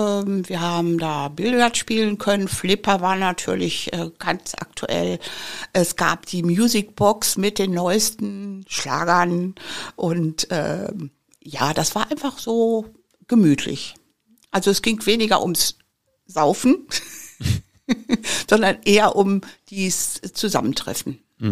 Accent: Castrop-Rauxel, North Rhine-Westphalia, Germany; born there; sind die mit meinem älteren Bruder dann nach Castrop gekommen. Und ich bin ja dann hier in Castrop geboren.

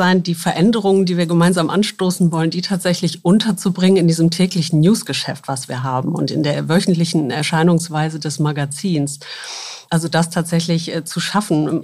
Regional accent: Wuppertal, North Rhine-Westphalia, Germany; now in Hamburg, Germany; ich bin Wuppertalerin, also in Wuppertal aufgewachsen, habe dann in Köln Geschichte und VWL studiert und lebe seit fast 30 Jahren in Hamburg

